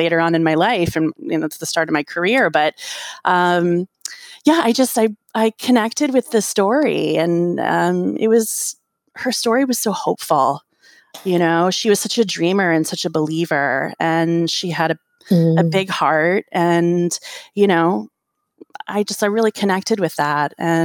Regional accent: Washington, District of Columbia, United States; She studied at Peabody in Baltimore, which is not far from where I grew up in Washington, D.C.

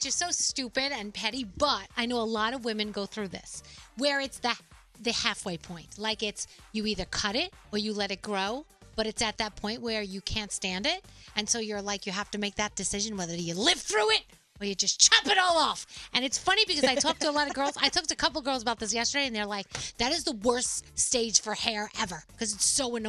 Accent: New York, United States; Because I'm a New Yorker.

